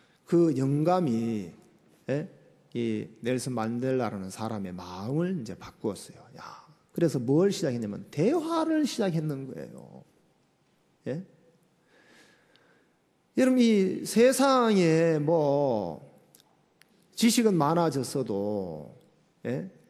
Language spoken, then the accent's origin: Korean; Jeongdongjin, Gangwon, South Korea; 강동면 정동진 땅골에서 지냈는데, 시골스럽죠. 정동진 있잖아요. 정동진. 해돋이 하면 그 다 가는데, 정동진에서 자랐어요.